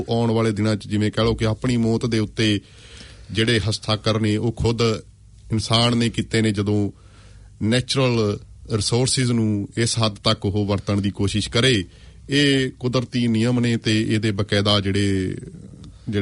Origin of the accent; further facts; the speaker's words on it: Punjab, India; now in New Zealand; ਅਸੀਂ ਪੰਜਾਬ ਦੇ ਵਸ਼ਿੰਦੇ ਹੋਣ ਦੇ ਨਾਤੇ ਭਾਵੇਂ ਕਿ ਹੁਣ ਨਿਊਜ਼ੀਲੈਂਡ ਦੇ ਸਿਟੀਜ਼ਨ ਆ